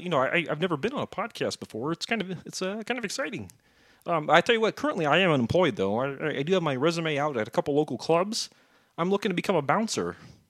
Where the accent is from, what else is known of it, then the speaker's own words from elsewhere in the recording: Greenville, Mississippi, United States; also born or lived in Manhattan / Los Angeles / London; I lived all over the place, always near water, from Manhattan to L.A., London. I was in Treasure Island for a while, Oz. I was in space for a bit. I grew up on a lake near Greenville, Mississippi.